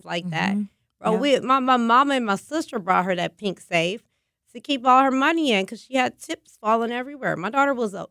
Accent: Mississippi, United States; now in Milwaukee, United States; I'm from Mississippi. Warren Central High School, shouts out. You know, I'm from Mississippi to Milwaukee, okay?

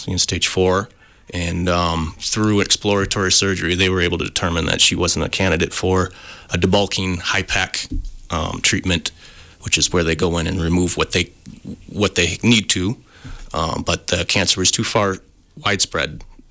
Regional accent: Excelsior, Wisconsin, United States; Yeah, I grew up in the Blue River area down in the little town of Excelsior. Went to Riverdale.

